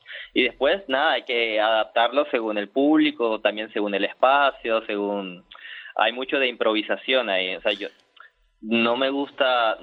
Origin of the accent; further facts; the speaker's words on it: Barranquilla, Atlántico, Colombia; also born or lived in Ibagué; Soy criado en Barranquilla, pero nací en Ibagué.